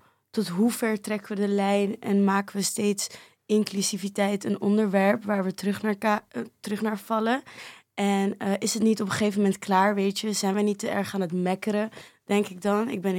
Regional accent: Amsterdam, North Holland, Netherlands; Ik kom uit Amsterdam Nieuw-West. Ik ben 20

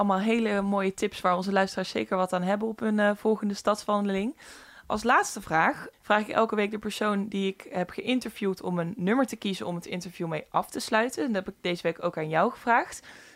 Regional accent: Amsterdam, North Holland, Netherlands

